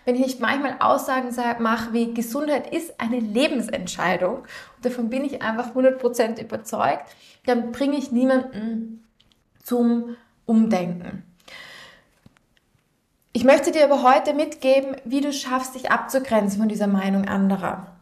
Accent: Vienna, Austria; Und ich komme aus Wien

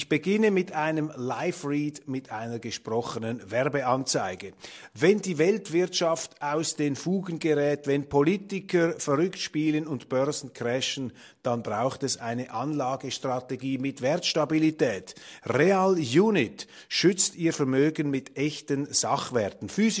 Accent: Switzerland; Aber wir müssen uns, dürfen uns als Schweizer nicht so sehr auf die Schultern klopfen

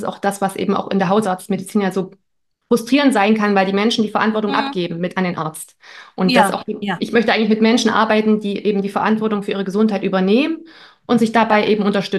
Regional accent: East Germany, Germany; ich komme auch aus Ostdeutschland

